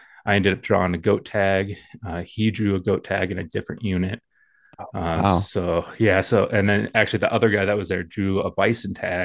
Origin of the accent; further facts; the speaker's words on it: Montana, United States; Yeah, so I was born and raised here in Montana, Montana native.